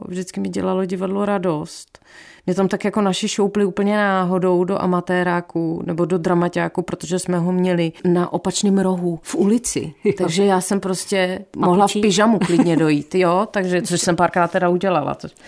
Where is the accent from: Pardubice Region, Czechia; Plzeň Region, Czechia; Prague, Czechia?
Prague, Czechia; Jo. Já jsem hrdý rodák.